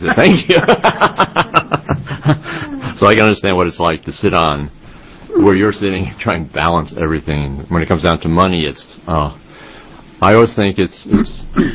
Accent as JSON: {"language": "English", "region": "East Coast", "country": "United States", "tie": "born or raised there", "also_born_or_lived": "California", "lives_now": "Oregon, United States", "said": "we came from California, not to knock Arnold and all, but when we came here, the whole feeling and the value system in Oregon is different from any place else. I grew up on the East Coast."}